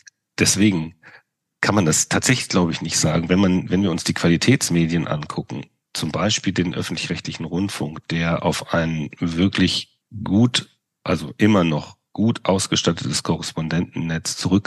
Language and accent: German; Vienna, Austria; und als Wiener kann ich das wirklich sagen, mitten in Europa.